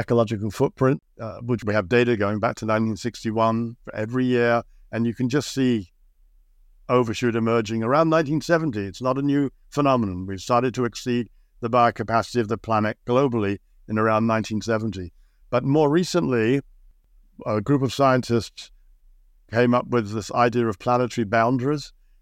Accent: United Kingdom; I grew up in Britain, which, you know, has a sense of itself because it's basically an island.

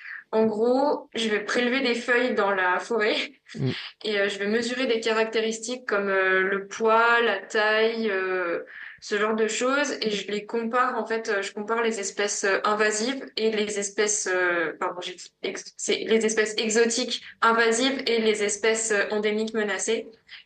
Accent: France; now in Geneva, Switzerland; je suis française, mais je fais mon master à Genève.

